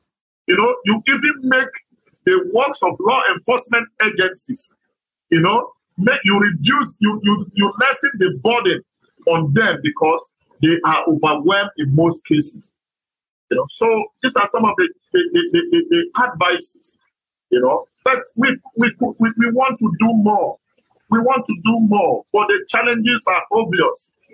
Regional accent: Nigeria; It's crazy as a Nigerian, when you go, you travel across the world and you get to international airports

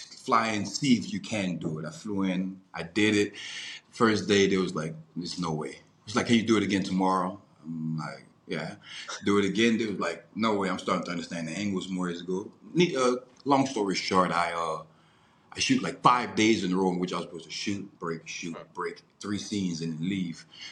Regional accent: the South, United States; well, I'm from the South, so it's like in the South, Black people really don't really get that many good jobs.

